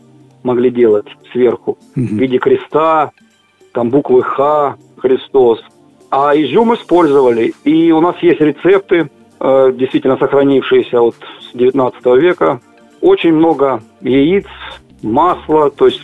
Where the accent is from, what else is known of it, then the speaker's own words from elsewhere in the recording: Krasnodar Krai, Russia; now in Rostov-on-Don, Russia; Я родом сам с Кубани, и вот пока я не приехал в Ростов, я вообще не знал, что такое кулич.